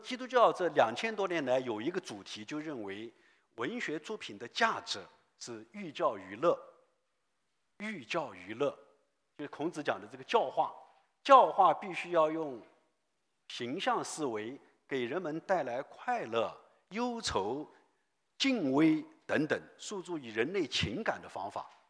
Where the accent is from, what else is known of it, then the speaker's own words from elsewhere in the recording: Guangdong, China; 用一个我们广东人粤语来背保证很好听